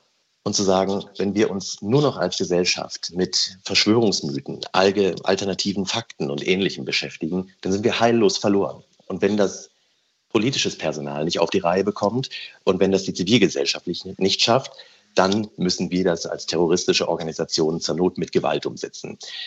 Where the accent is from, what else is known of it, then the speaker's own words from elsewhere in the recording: Saxony-Anhalt, Germany; Ich komme auch aus Sachsen-Anhalt, also aus dem Osten.